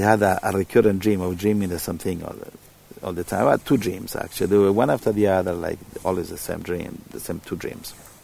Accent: Italy; I was from Italy.

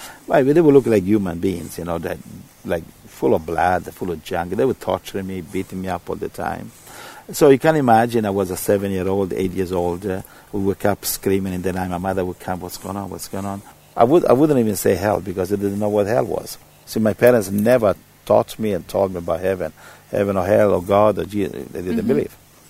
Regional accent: Italy; I was from Italy.

